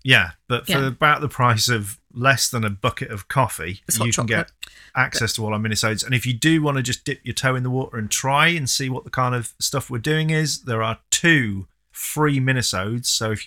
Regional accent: England, United Kingdom; because I'm an Englishman and that's what we do.

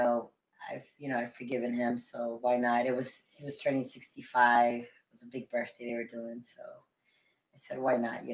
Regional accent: Virginia, United States; I was raised in Virginia. I went to some of my elementary, my middle school, and my high school.

